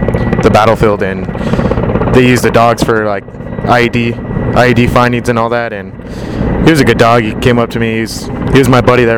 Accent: Santa Fe, New Mexico, United States; From Santa Fe, New Mexico.

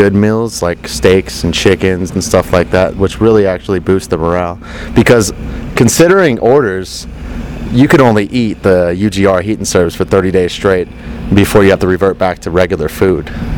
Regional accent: Livermore, California, United States; Livermore, California. It's about 20 minutes east of Oakland.

